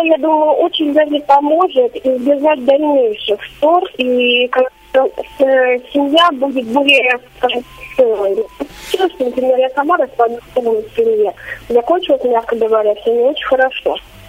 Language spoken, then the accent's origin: Russian; Kaliningrad Oblast, Russia; я из Калининградской области.